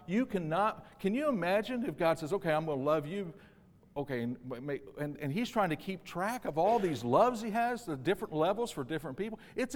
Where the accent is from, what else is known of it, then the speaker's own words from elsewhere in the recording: Illinois, United States; I'm from Illinois and we talk however we want.